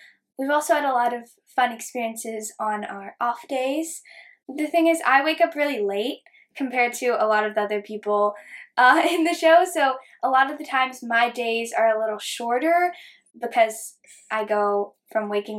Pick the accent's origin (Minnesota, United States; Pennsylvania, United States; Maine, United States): Maine, United States; Cumberland; I am 12 years old. I am from Cumberland, Maine